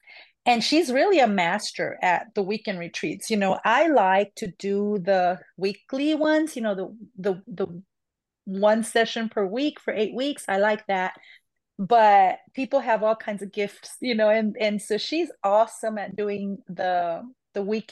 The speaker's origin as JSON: {"language": "English", "region": "Missouri", "country": "United States", "said": "I'm from Missouri, so that's where my capital is"}